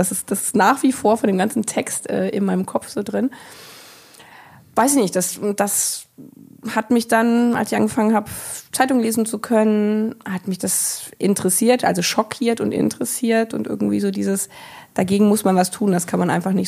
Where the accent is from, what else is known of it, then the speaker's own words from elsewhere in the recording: Lower Saxony, Germany; ich bin ja in Niedersachsen groß geworden